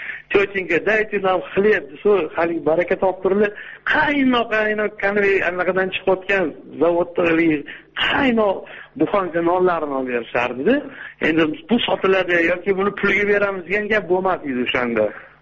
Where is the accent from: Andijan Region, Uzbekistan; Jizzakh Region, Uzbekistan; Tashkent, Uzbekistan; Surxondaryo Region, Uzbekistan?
Tashkent, Uzbekistan; man o'zim ish shaharda katta bo'lganman toshkentni bir kindik markazlaridan bittasida bo'ladi shu yerda katta bo'lganman lekin juda ham yaxshi ko'raman o'zim shahrimni